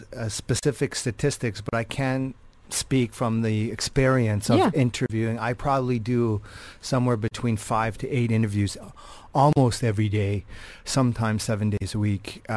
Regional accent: Canada; Yeah, I'm Canadian.

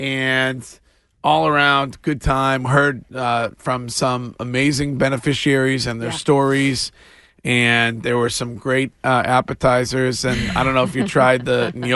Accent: Stow, Massachusetts, United States; the last week in my hometown of Stowe, Massachusetts.

